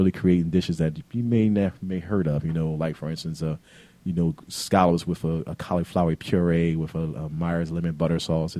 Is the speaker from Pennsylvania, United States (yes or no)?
yes; Philadelphia, Pennsylvania, United States; I'm from Philadelphia, of course, my hometown.